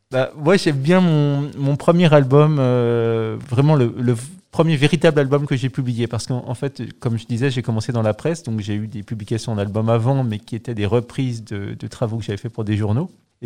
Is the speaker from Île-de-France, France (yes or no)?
yes; Paris, Île-de-France, France; Quand j'étais petit, j'habitais à Paris. Et donc, je prenais souvent le métro